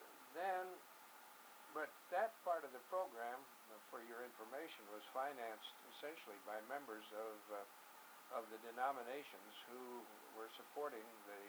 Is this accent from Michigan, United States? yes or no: no; Elgin, Illinois, United States; born there; Number one is that I was born in 1920 in Elgin, Illinois.